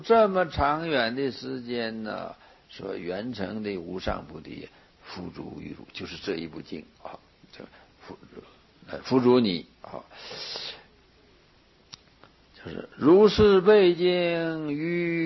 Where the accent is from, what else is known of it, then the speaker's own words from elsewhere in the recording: China; 我们中国人有一句俗话是大器已完成